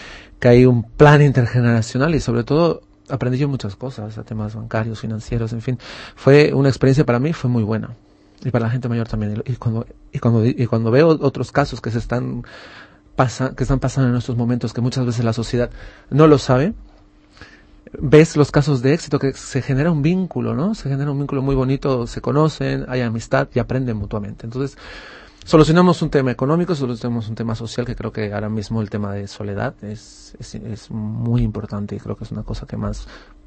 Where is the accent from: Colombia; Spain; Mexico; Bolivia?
Bolivia; moved away as an adult; yo cuando vine aquí a estudiar, hice un máster, yo soy de Bolivia, por cierto